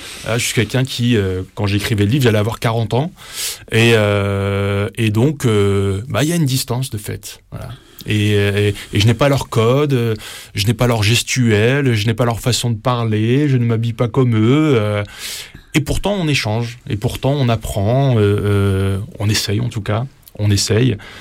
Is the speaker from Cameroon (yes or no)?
no; the north of France, France; je viens du nord de la France, je suis né là-bas, j'ai grandi là-bas